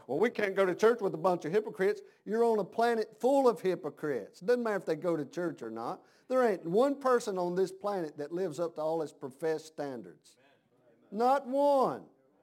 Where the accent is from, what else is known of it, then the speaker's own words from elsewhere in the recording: United States; Because I'm American. Amen. Well, that's just the way it is.